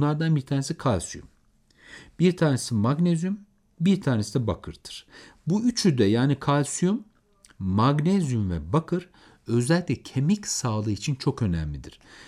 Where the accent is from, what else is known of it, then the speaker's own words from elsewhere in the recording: Beypazarı, Ankara, Turkey; Ben Ankara Beypazarlıyım. İşte benim muhitimde, Beypazarı'nda, Polatlı'da, Güdül'de, Nallıhan'da, Ayaş'ta ay çekirdeği çok olur.